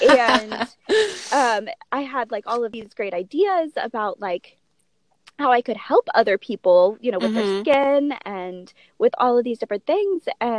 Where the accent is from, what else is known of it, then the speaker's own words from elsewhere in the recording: Washington, United States; also born or lived in Oklahoma; So I was born in Oklahoma. We mm-hmm. moved up to Washington when I was really little